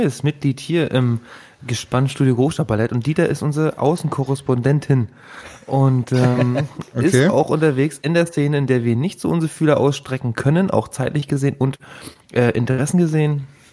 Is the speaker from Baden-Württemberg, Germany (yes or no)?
no; Berlin, Germany; Das war für mich als Berliner, hat sich das sehr, sehr bedrohlich angefühlt